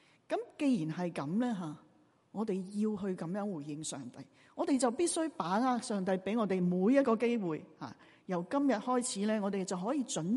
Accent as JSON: {"language": "Chinese", "town": "Toronto", "region": "Ontario", "country": "Canada", "tie": "born or raised there", "also_born_or_lived": "Hong Kong", "said": "其实我不是未去过外国读书，我在多伦多这里长大，在外国读过书的嘛，后来回到香港"}